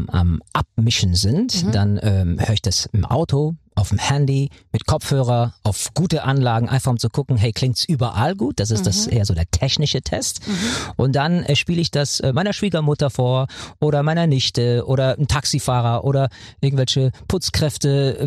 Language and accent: German; Ireland; Ich bin halt ein Ire, I'm an old white man.